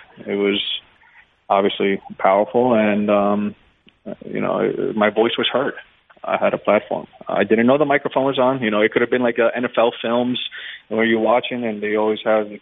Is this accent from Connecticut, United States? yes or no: no; Florida, United States; Me and my friends growing up in South Florida, we were big fans of yours